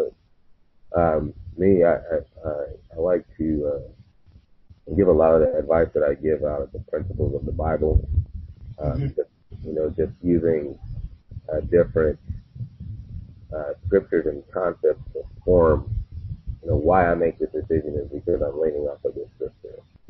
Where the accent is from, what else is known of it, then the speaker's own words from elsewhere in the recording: Mount Vernon, Illinois, United States; also born or lived in Panama / Japan / South Carolina / Germany; I was born in Panama, and then I went to Illinois. I started elementary school in Japan. Went through grade school in South Carolina, and then finished up grade middle school in Germany. Went to high school in Mount Vernon, Illinois, St. Louis area.